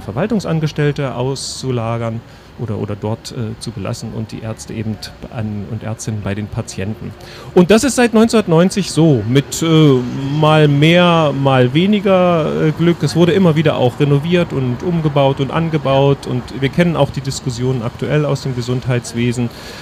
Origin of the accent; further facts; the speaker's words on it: Germany; ich bin in der DDR aufgewachsen, so als Jugendlicher